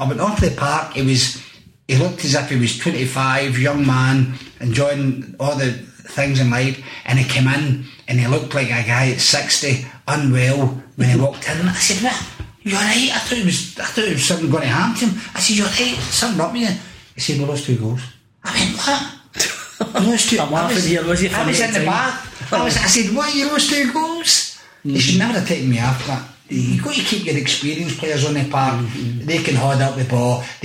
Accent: Glasgow, Scotland, United Kingdom; I was brought up in Easter House, and it's a tough place

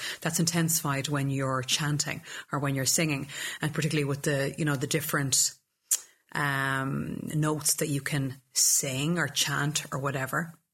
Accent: west of Ireland, Ireland; I'm from the west of Ireland, and that's a huge part of kind of my upbringing and singing songs

